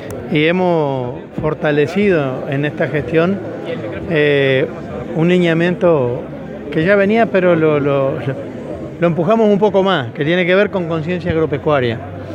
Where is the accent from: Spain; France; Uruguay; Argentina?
Uruguay; Somos pocos uruguayos.